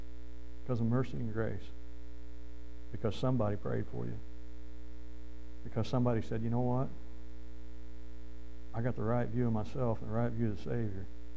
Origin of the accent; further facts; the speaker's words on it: United States; We just don't take things seriously. I mean, we're American. We got rights.